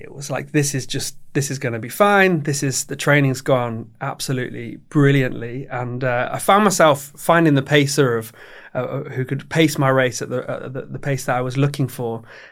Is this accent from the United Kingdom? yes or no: yes; Nottingham, East Midlands, United Kingdom; had always been aware of growing up in Nottingham that there was this Robin Hood half marathon.